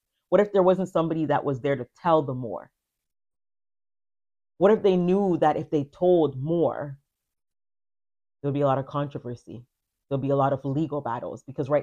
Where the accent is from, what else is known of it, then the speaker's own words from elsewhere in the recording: Jamaica; and I can speak from a West Indian stance as a Jamaican, Black people, we are unforgiving.